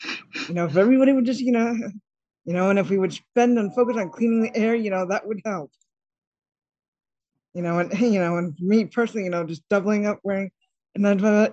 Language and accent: English; Vermont, United States; I'm originally from Vermont.